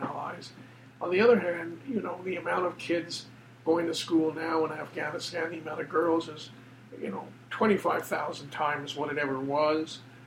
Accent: Canada; I would say, for me as an individual, as a Canadian, that was one of the great, great moments.

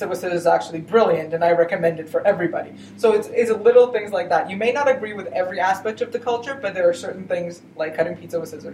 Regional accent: Croatia; first language Croatian; English is a second language; now in Toronto, Canada; I haven't spent a lot of time working in Croatian, but it is my mother tongue.

